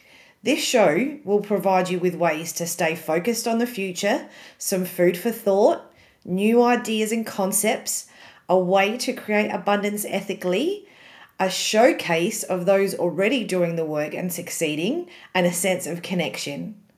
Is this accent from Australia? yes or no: yes; Australia; Obviously, I'm an Aussie.